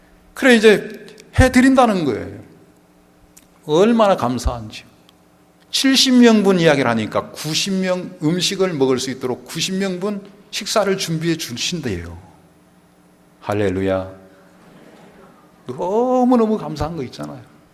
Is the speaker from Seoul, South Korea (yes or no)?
yes; Seoul, South Korea; 제가 서울 사람 아닙니까?